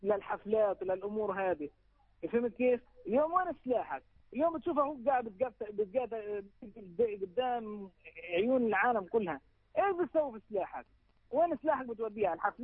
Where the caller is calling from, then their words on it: Gaza, Gaza Strip, Palestine; غزه. من... دائما بكلمك